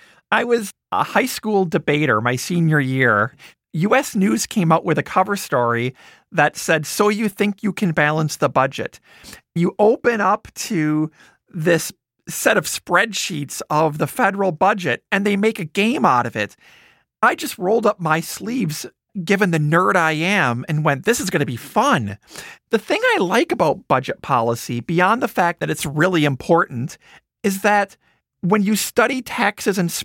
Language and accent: English; Wisconsin, United States; I did. I grew up in Wisconsin.